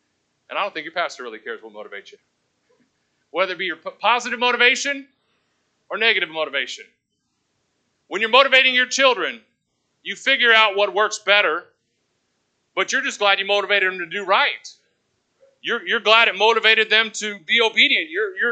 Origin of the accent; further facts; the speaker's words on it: Indianapolis, Indiana, United States; We come from Indianapolis, about 1.5 million people. Well, that's from our area. We're suburb kids.